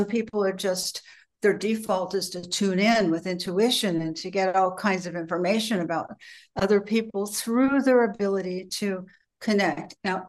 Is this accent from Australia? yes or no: no; Beverly Hills, California, United States; I was brought up in Beverly Hills.